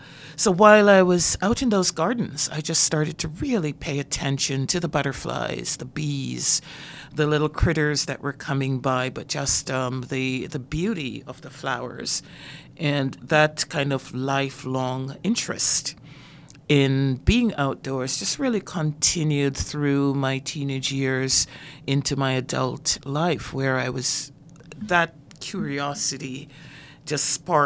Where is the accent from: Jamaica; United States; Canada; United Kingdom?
Jamaica; I grew up in Jamaica, rural Jamaica, and you're looking at a young girl in the 60s